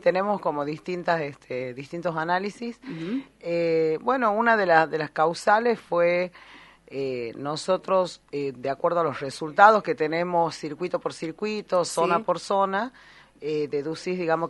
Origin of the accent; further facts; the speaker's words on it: Tucumán, Argentina; nosotros como tucumanos